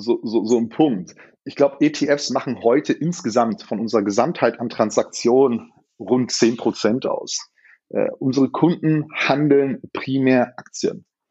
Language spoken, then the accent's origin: German; Berlin, Germany; als Berliner steht man zu Berlin.